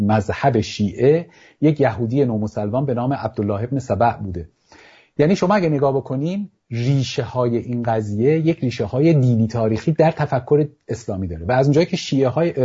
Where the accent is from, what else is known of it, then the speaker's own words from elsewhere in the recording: Iran; به عنوان یک ایرانی، به عنوان انسان بشناسیمش